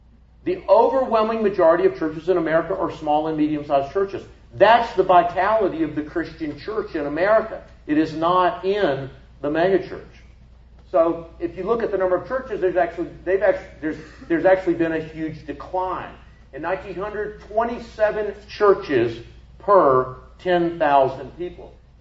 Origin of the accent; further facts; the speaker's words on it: Atlanta, Georgia, United States; now in Billings, United States; I mean, and I can tell you, I was raised in the Atlanta area, and y'all know Atlanta.